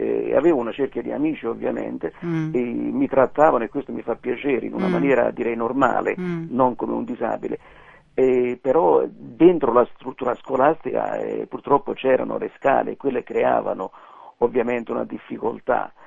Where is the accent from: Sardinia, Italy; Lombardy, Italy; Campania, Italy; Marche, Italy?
Campania, Italy; Naples; born there; io sono nato a Napoli nel lontano 1948, quindi sto bussando alla soglia dei 60 anni.